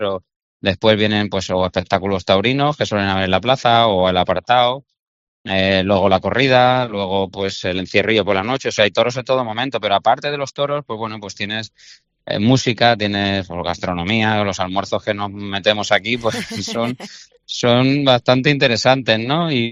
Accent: Castilla-La Mancha, Spain; yo resaltaría los de mi tierra, los de la Sierra del Segura, yo soy de Yin

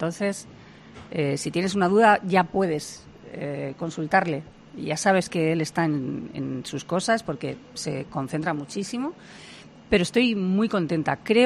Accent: Albacete, Castilla-La Mancha, Spain; todo el mundo sabe que soy de Albacete

